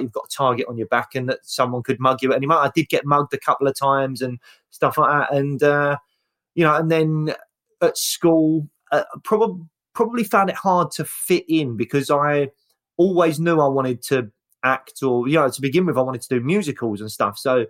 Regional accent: Peckham, London, United Kingdom; Yeah, so it's technically it's Peckham, and that's where the council estate was.

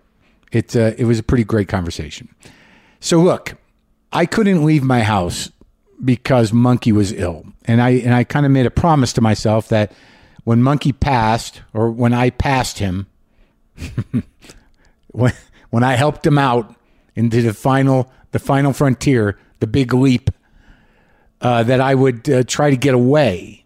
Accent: New Mexico, United States; where I grew up, not in Taos. I grew up in New Mexico.

